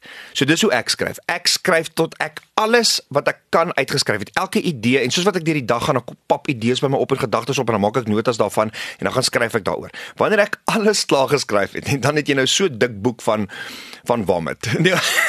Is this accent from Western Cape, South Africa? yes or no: no; Pretoria, Gauteng, South Africa; So, ek het groot geword in Pretoria.